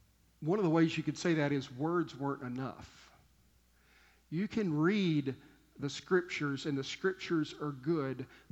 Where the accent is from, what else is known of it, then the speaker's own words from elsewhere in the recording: Fort Davis, Texas, United States; We're outside of my hometown of Fort Davis.